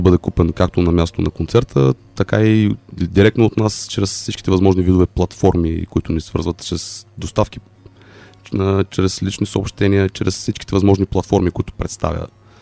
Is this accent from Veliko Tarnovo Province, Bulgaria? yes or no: no; Plovdiv, Plovdiv Province, Bulgaria; now in Sofia, Bulgaria; Аз съм от Пловдив, премествайки се в София преди около 17-18 години.